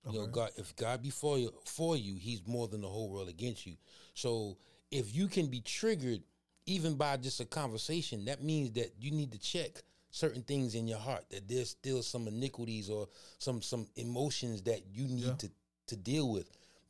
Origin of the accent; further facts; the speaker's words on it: New York, United States; I'm from New York and my wife is from Atlanta.